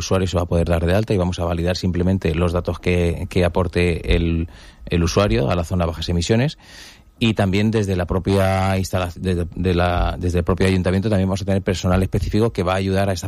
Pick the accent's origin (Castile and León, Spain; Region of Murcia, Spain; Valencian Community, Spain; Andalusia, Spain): Valencian Community, Spain; Benidorm; que somos de aquí de Benidorm